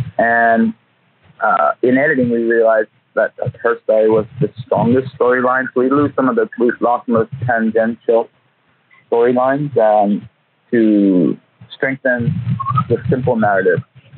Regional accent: Waimanalo, Hawaii, United States; moved away as an adult; Yes. I'm from Waimanalo.

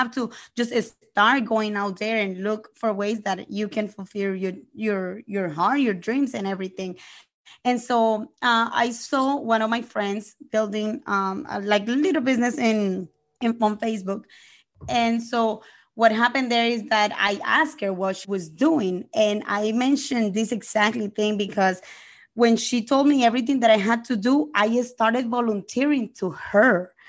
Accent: Colombia; English is a second language; moved away; Yes, I'm from Colombia. And I came 13 years ago here, full of dreams and goals. And it was difficult at the beginning because of the language. But as a quick learner, I learned the language super fast.

